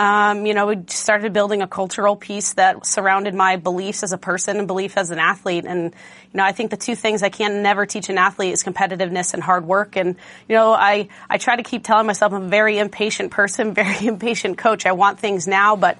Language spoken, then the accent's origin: English; Massachusetts, United States; growing up in Western Mass